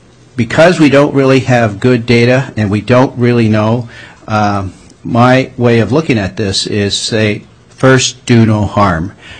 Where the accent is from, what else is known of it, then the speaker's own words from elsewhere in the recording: Wrangell, Alaska, United States; now in Juneau, United States; I was born and raised in Wrangell, Alaska, and I've been a family physician in Juneau since 1984.